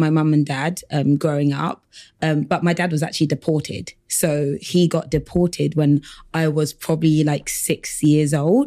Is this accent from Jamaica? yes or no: no; Nigeria; which I think is really cultural as a Nigerian.